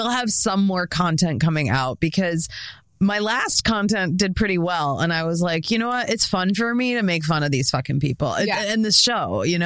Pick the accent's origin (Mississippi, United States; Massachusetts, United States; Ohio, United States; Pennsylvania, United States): Massachusetts, United States; Boston